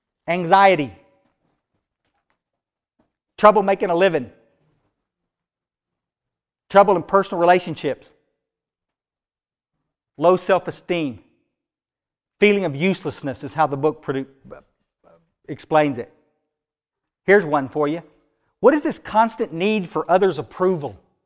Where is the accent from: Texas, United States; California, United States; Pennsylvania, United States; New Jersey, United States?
Texas, United States; I grew up here in the Hill Country, but I'd gone away in about 1973, I guess, to Houston